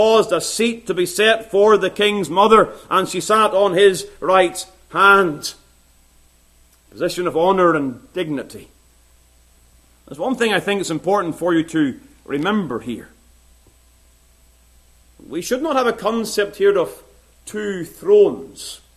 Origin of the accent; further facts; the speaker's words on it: United Kingdom; being a British subject